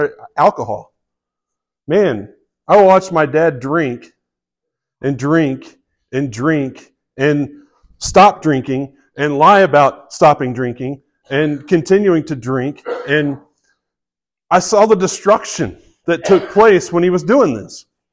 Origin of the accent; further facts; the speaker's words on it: the South, United States; I mean, I grew up in the South. And even growing up in the South, I didn't really care if I had a Confederate flag or not.